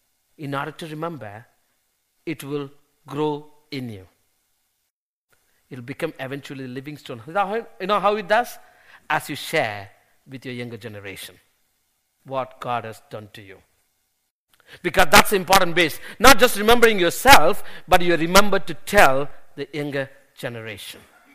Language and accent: English; India; when I was growing up in India. You know, I wasn't a rich family when I was a young boy.